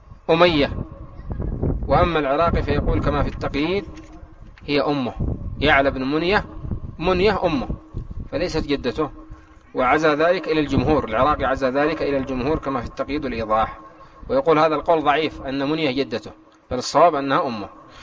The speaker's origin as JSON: {"language": "Arabic", "country": "Yemen", "said": "في بعض المناطق عندنا في اليمن"}